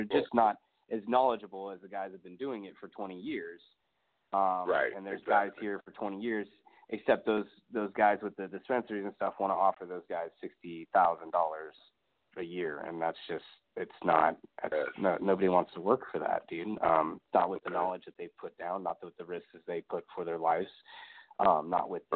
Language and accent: English; California, United States; now in Las Vegas, United States; I'm originally from California, so I'm an outlander here